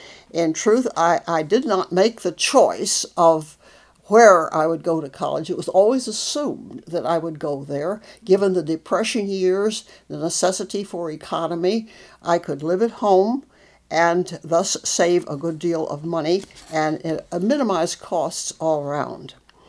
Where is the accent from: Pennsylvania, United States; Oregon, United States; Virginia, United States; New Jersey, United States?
Virginia, United States; McLean; also born or lived in Washington, D.C.; I was born in Washington, D.C. on June the 14th, 1924. And in the years 1924 through 1935, I lived in McLean, Virginia, in the family home on an 11-acre piece of land